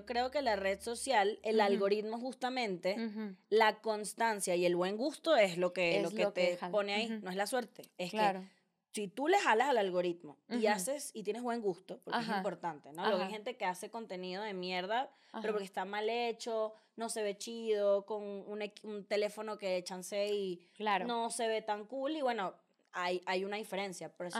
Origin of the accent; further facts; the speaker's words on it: Venezuela; yo soy venezolana, claro